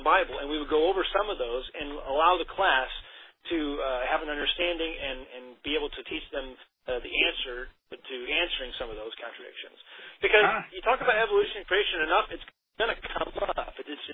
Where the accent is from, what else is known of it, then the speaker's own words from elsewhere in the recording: St. Louis, Missouri, United States; Born and raised in St. Louis, Missouri. I was raised in the Baptist Church my whole life.